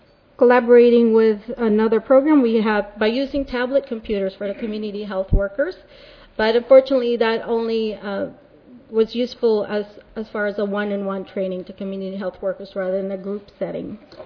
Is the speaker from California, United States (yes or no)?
yes; San Diego, California, United States; I'm from San Diego